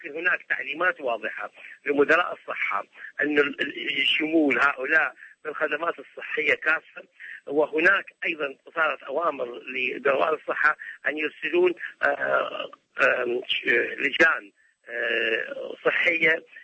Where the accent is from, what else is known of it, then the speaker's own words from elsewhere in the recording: Iraq; احنا عندنا في العراق 2000 مركز صحي